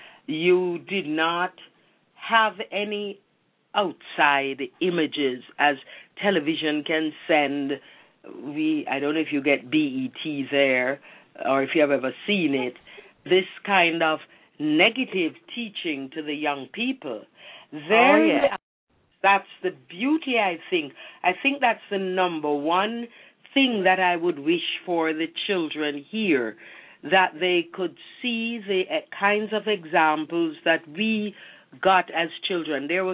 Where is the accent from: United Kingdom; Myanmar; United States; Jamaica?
Jamaica; the wonderful thing about growing up in Jamaica